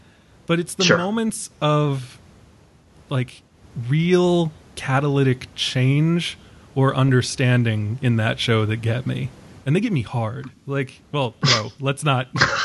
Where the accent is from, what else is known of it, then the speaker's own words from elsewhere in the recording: Ireland; because I'm an Irishman, so my emotions are a fucking battlefield.